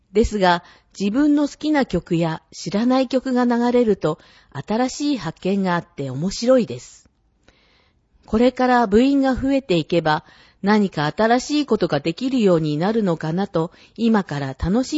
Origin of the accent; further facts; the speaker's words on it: Sapporo, Hokkaido, Japan; moved away as an adult; now in Kuriyama, Japan; 栗山町とご縁があり、札幌から移住しました。札幌から一度も出たことがない私にとって、栗山町での暮らしはとても新鮮で